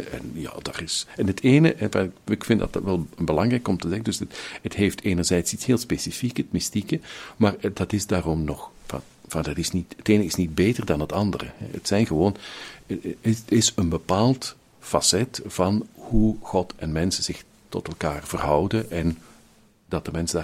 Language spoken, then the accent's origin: Dutch; Flanders, Belgium; wij als Vlamingen niet zo fier zijn op wat we hebben